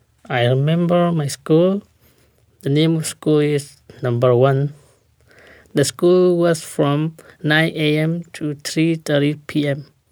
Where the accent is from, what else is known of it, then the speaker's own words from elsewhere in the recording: Chin State, Myanmar; English is a second language; I'm from Myanmar, Chin State.